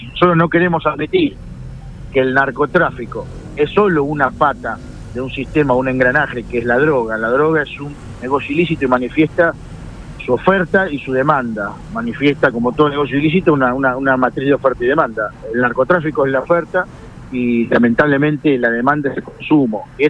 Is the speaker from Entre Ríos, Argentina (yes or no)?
no; Rosario, Santa Fe, Argentina; principalmente como rosarino estoy muy preocupado